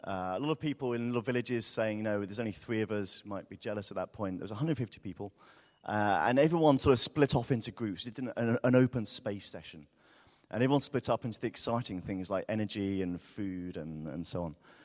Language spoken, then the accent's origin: English; Brighton, South East England, United Kingdom; from Brighton on the south coast of England.